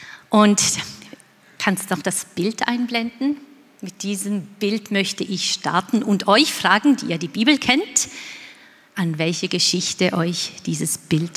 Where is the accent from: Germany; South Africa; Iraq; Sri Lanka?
South Africa; Ich komme ja aus Südafrika.